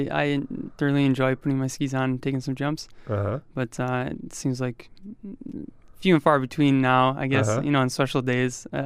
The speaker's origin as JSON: {"language": "English", "region": "Michigan", "country": "United States", "tie": "born or raised there", "said": "Yeah, I grew up in Michigan"}